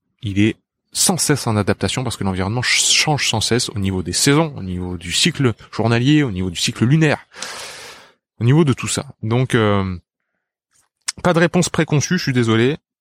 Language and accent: French; France; Je viens du sud de la France, donc c'est vrai que ça tourne quand même beaucoup autour des légumes